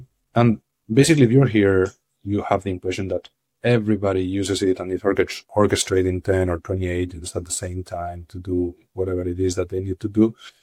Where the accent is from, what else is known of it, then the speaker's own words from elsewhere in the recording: Madrid, Community of Madrid, Spain; moved away as an adult; now in San Francisco, United States; been here in San Francisco for a couple of years, although I was coming here quite often before that. And I'm originally Spanish from Madrid, so I lived the first 30 years of my life over there in Madrid.